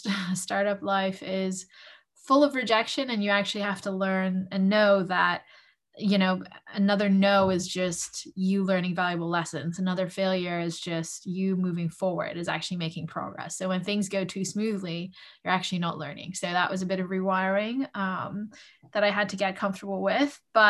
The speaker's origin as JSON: {"language": "English", "country": "Netherlands", "tie": "born or raised there", "also_born_or_lived": "Philippines", "said": "I am Filipino and Dutch and American. I'm very fortunate. I grew up mostly in the Netherlands, but my mother's from the Philippines, so went home there a lot."}